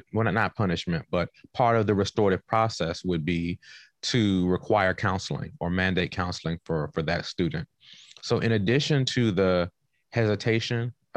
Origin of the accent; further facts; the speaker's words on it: Washington, District of Columbia, United States; I am originally from Southeast Washington, D.C. I've had the opportunity to make my way across the country. So I was born in Washington, D.C., worked in North Carolina, Oklahoma, and then California.